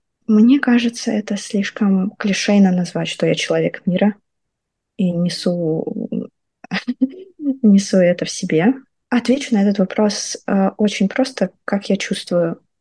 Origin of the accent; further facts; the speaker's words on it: Saratov, Saratov Oblast, Russia; в моем родном городе. Я сделаю это в Саратове.